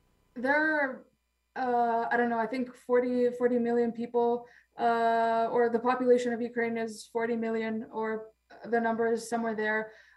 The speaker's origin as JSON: {"language": "English", "country": "Cyprus", "tie": "born or raised there", "said": "they still identify as Ukrainian, just like I identify as Ukrainian, even though I grew up in Cyprus."}